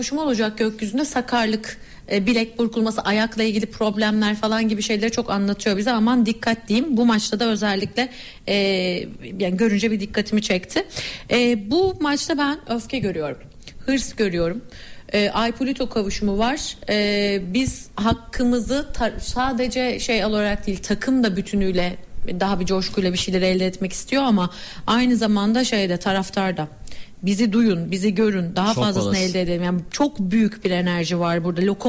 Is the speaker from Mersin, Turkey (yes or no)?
no; İzmir, Turkey; ben İzmirliyim